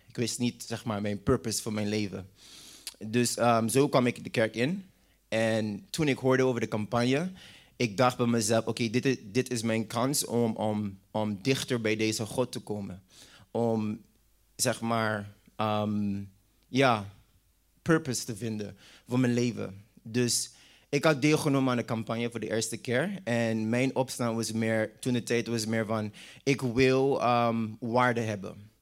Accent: Sint Maarten; moved away as an adult; now in Netherlands; Yes, ik ben in 2014 hier naar Nederland gekomen vanuit Sint Maarten. Ik ben geboren en getogen op Sint Maarten.

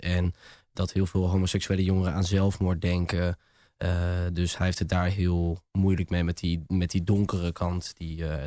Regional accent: North Holland, Netherlands; Nee, ik kom niet uit Amsterdam. Ik kom uit het pittoreske Gooi.

